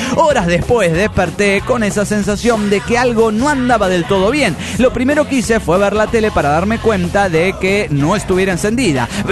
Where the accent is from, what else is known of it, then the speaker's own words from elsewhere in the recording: Mexico City, Mexico; del DF mexicano.